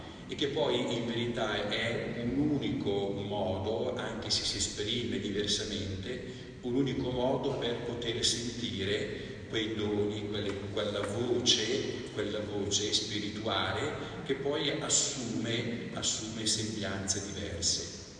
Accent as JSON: {"language": "Italian", "town": "Tortona", "region": "Piedmont", "country": "Italy", "said": "per chi come noi che siamo di Tortona"}